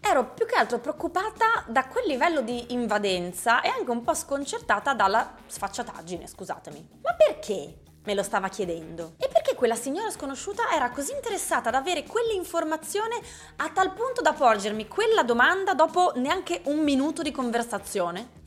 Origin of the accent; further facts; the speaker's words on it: San Daniele, Friuli-Venezia Giulia, Italy; In particolare ero a San Daniele, la mia città natale.